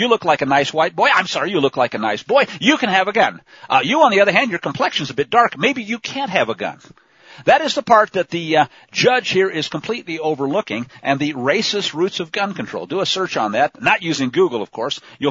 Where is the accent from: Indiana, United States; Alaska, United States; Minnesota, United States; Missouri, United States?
Missouri, United States; I grew up in Missouri.